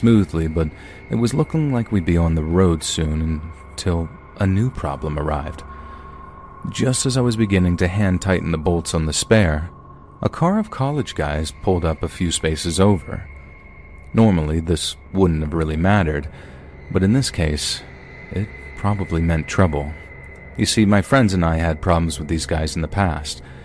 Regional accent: Dublin, Leinster, Ireland; I'm 23, and I'm from Dublin in Ireland.

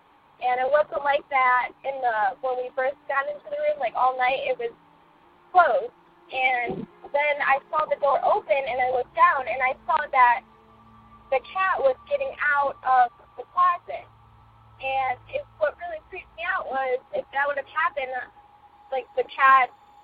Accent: Ohio, United States; I'm from Ohio.

